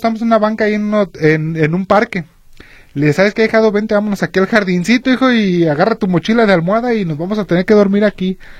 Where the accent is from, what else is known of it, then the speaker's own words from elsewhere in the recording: Mexico; Pero no, como mexicanos no podíamos cruzar.